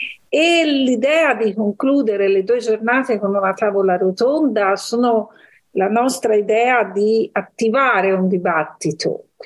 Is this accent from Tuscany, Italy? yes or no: yes; Florence, Tuscany, Italy; perché siamo fiorentini e dimentichiamo questo